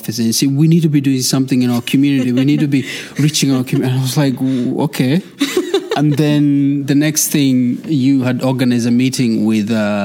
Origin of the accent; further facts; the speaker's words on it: Kenya; moved away as an adult; now in New Zealand; I am originally from Kenya.